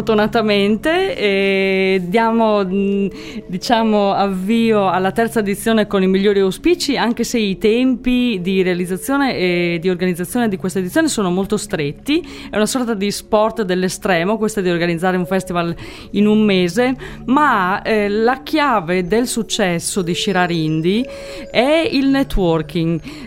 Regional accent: Emilia-Romagna, Italy; da Emiliana, che è stata rapita dalla Sardegna

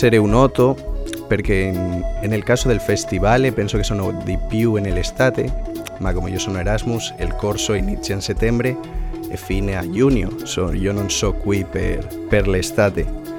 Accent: Oviedo, Asturias, Spain; Italian is a second language; now in Cagliari, Italy; io che vengo dalla Spagna e la mia città che è Oviedo è la più pulita della Spagna

